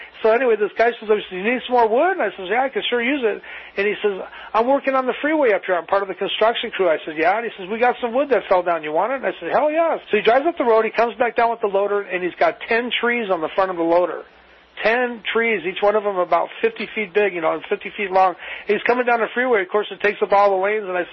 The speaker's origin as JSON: {"language": "English", "town": "Chicago", "region": "Illinois", "country": "United States", "tie": "born or raised there", "said": "a coin slot like I grew up with as a child growing up in Chicago."}